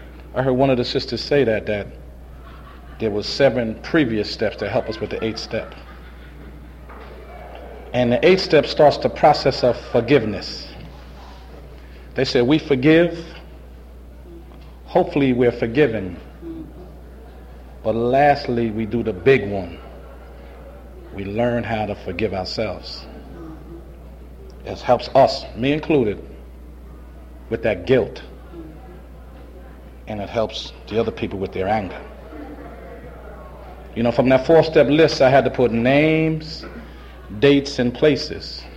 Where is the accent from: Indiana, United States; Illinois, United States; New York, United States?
New York, United States; Brooklyn; You know, because I come from Brooklyn.